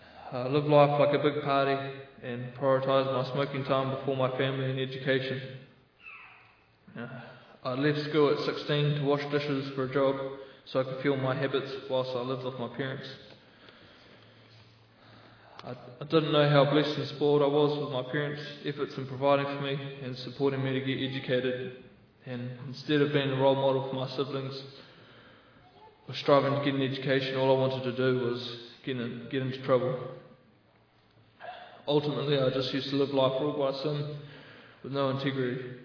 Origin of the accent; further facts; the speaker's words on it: New Zealand; I'm from New Zealand, as you already know, which is in the South Pacific.